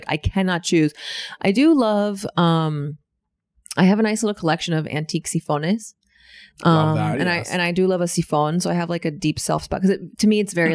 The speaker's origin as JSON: {"language": "English", "region": "California", "country": "United States", "said": "yeah, I'm from California."}